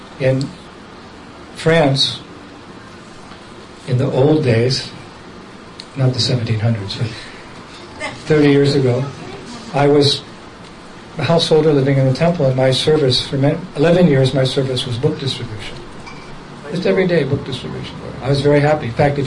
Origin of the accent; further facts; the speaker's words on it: Palo Alto, California, United States; Yeah, we're all from California. I was born 3 miles from here, in Palo Alto.